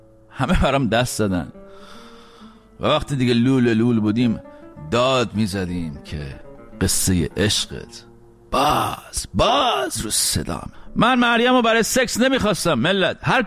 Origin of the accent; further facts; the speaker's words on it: Iran; moved away; وقتی از ایران اومدم بیرون در اولین فرصت رفتم